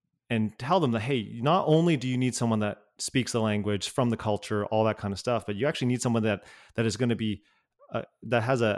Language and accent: English; Canada; growing up as a Canadian, but with Hong Kong parents and lots of family from Asia